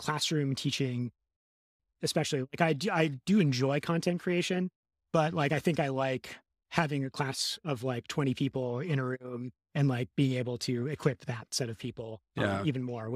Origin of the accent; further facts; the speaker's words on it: Minneapolis, Minnesota, United States; Mark Grabansky, who runs front end masters, runs out of Minneapolis, and I'm from Minneapolis as well.